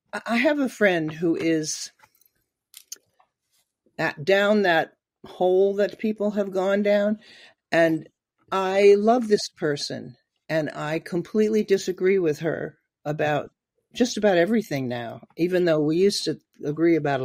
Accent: Mineola, New York, United States; born there; In Mineola, 1945. I was born right at the end of World War II.

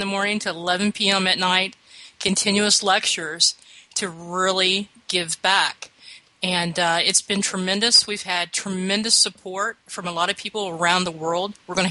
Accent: Louisville, Kentucky, United States; Louisville, Kentucky is my hometown. I was born there. You know, that's where I have my roots, is there in Kentucky.

